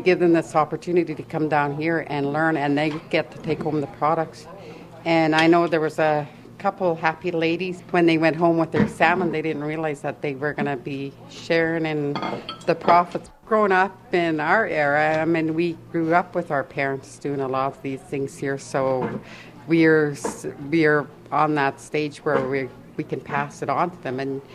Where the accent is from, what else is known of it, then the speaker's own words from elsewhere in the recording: Fort St. James, British Columbia, Canada; And I'm originally from Fort St. James, and I also belong to the Beaver Clan.